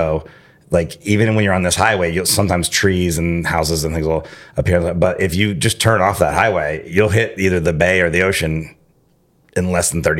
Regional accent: Miami, Florida, United States; Well, you know, I grew up in Miami.

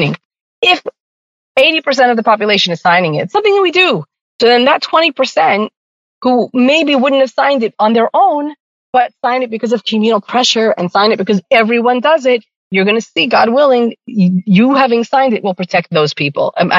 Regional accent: Lakewood, New Jersey, United States; also born or lived in Brooklyn; now in Beit Shemesh, Israel; So I moved to Beit Shemesh. I was born and raised in Lakewood, New Jersey. When before Lakewood was Brooklyn, I should say.

